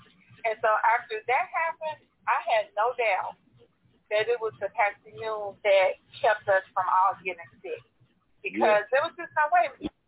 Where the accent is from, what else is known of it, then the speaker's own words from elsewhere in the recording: Clarksville, United States; I had gone down to my hometown of Clarksville, and I was taking care of my mom.